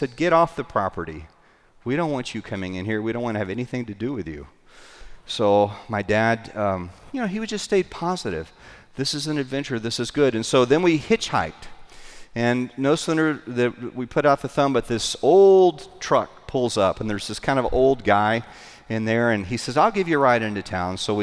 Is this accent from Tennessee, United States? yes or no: no; Texas, United States; I grew up in Texas, and we drove about an hour and a half outside of Dallas to this campground.